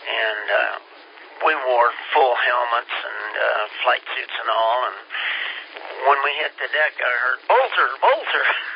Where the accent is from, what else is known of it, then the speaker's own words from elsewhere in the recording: Kansas, United States; I didn't like shipboard life. I was from Kansas, and they said they didn't rock, and they did.